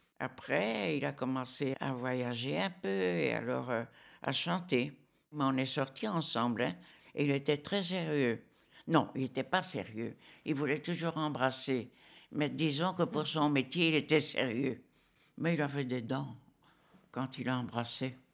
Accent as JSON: {"language": "French", "town": "Schaerbeek", "region": "Brussels", "country": "Belgium", "tie": "born there", "said": "Je suis née à Schaerbeek, en Belgique. Je suis de 33. J'ai 91 ans."}